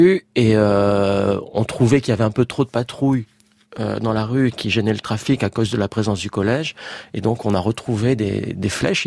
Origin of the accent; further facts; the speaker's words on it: Marseille, Provence-Alpes-Côte d'Azur, France; Je suis marseillais